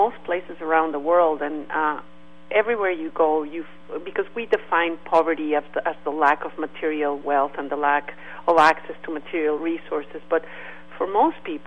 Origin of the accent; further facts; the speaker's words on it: Mexico; You know, I grew up in Mexico, and Mexico is a really wonderful country